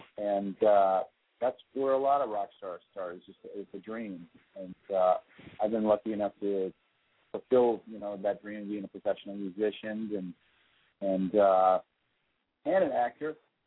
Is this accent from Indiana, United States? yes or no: yes; Indiana, United States; I grew up in the Midwest. I'm an Indiana kid, just very middle class upbringing.